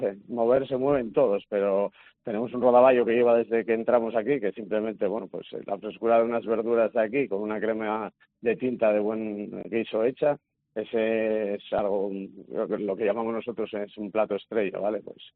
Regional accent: San Martín de Podes, Asturias, Spain; yo soy de San Martín de Podes y ahí teníamos un puerto llampero importante.

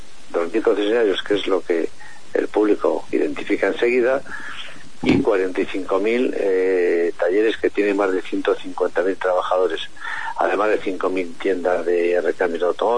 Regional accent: Andalusia, Spain; Soy de la Bahía, pero soy cachonero, de la otra parte de la Bahía.

